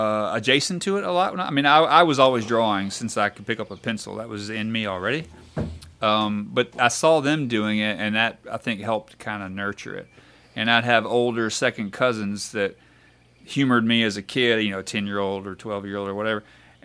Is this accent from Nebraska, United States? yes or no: no; Wallerville, Mississippi, United States; Yeah, so when I was a kid, when I was a little kid, we lived in a place called Wallerville, which is towards New Albany.